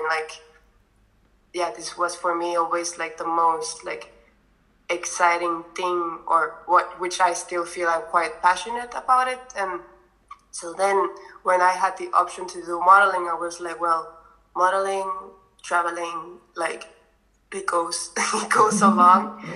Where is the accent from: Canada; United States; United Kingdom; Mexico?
Mexico; Tijuana, Baja California; they scouted me in my hometown in Tijuana.